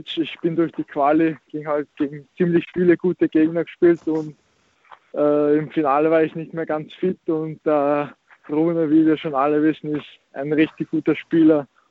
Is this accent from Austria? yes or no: yes; Austria; now in Croatia; Ja, ich bin halt, meine Eltern sind aus Kroatien und so, ich bin in Österreich aufgewachsen. In Österreich bin ich in die Schule gegangen, alles.